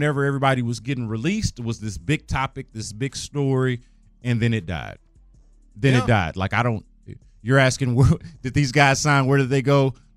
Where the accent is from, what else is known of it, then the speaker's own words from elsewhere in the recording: Houston, Texas, United States; I'm from the nickel. I'm from Fifth Ward. I'm from Wheatley.